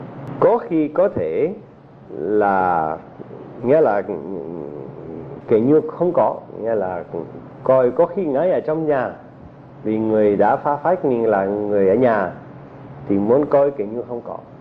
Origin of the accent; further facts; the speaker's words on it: Northern Vietnam, Vietnam; Ở quê tôi ở miền Bắc bây giờ có cái phong trào khủng bố rất là mạnh